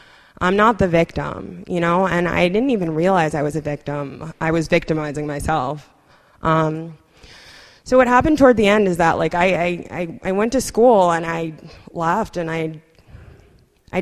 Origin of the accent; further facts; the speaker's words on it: Brooklyn, New York, United States; I grew up in Crown Heights, mostly, well, it's black and Hasidic Jewish, but. I went to school in Park Slope.